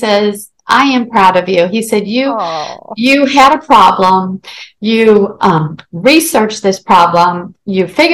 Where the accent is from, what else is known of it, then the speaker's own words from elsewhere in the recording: Ohio, United States; now in San Antonio, United States; I'm from Ohio, but because of my husband's job, we're down in San Antonio.